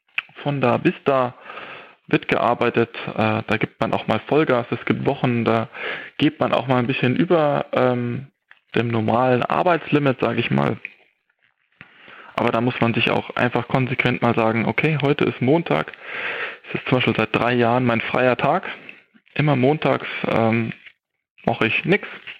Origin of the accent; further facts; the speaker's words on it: Hammelburg, Bavaria, Germany; Ich habe, ich glaube, in meinem 11. Lebensjahr damals angefangen durch unseren Nachbarn Schwimmkurs zu machen bei der Wasserwacht bei uns in Hammelburg.